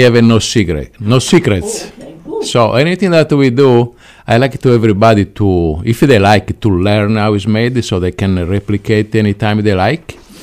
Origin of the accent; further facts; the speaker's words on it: Sardinia, Italy; English is a second language; I'm from Sardinia, and I work in an Italian restaurant up north right now